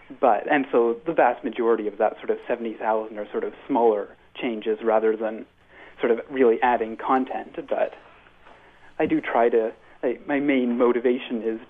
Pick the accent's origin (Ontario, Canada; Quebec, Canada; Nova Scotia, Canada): Ontario, Canada; Ottawa; sites and buildings within Ottawa, which I've written most of. So, like, I might be an expert on my hometown, and that leads to far more than one article.